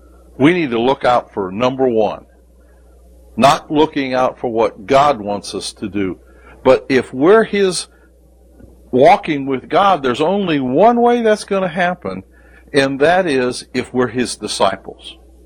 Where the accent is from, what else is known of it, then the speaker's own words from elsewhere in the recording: Ohio, United States; 1964 was not a nice place in Alabama. I grew up in Ohio. Well, there's racial prejudice here.